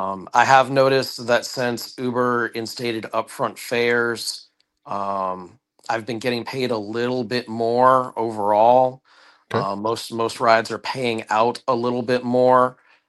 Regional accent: Los Angeles, California, United States; moved away as an adult; So I grew up in the Los Angeles area. I lived there for about 30 years. I'm currently in South Georgia, like in the middle of nowhere.

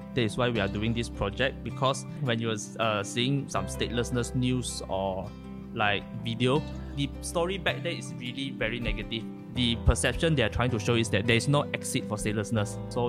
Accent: Malaysia; I think that was my first time leaving Malaysia as a Malaysian.

